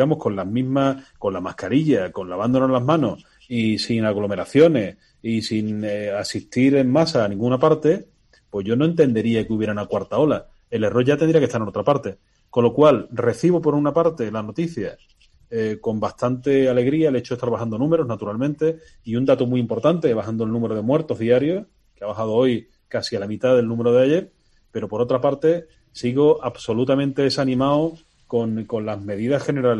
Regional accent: Málaga, Andalusia, Spain; yo particularmente como ciudadano malagueño

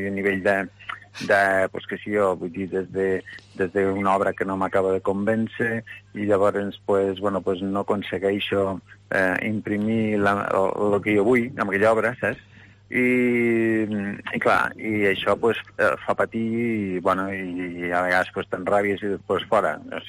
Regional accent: Benabarre, Aragon, Spain; born there; Sí, bueno, jo pràcticament vaig néixer a Benavarri, però em sento lleidatà.

